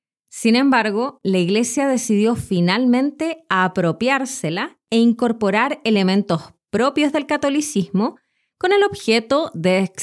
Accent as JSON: {"language": "Spanish", "town": "Santiago", "region": "Santiago Metropolitan", "country": "Chile", "said": "Sé que diciendo esto me arriesgo a quedar como una santiaguina centralista, es decir, como alguien que cree que la capital de Chile, Santiago, es lo más importante de nuestro país."}